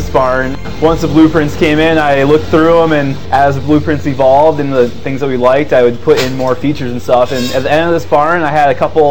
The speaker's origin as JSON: {"language": "English", "country": "United States", "said": "That's one of the things I take pride in every day is being an American dairy farmer"}